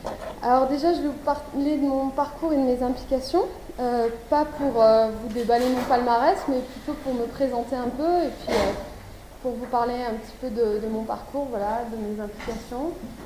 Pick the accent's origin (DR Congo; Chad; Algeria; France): France; now in Canada; même si je ne suis pas québécoise du tout. Je suis française